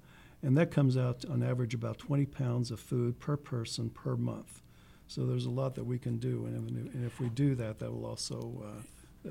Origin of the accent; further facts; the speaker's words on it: Italy; And I'm from Italy myself, and you have a lot of small communities and people within these areas